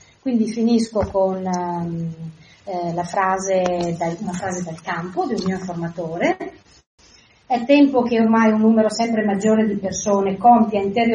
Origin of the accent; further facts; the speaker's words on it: Veneto, Italy; Questa è una cosa che a me interessa molto in quanto veneta leghizzata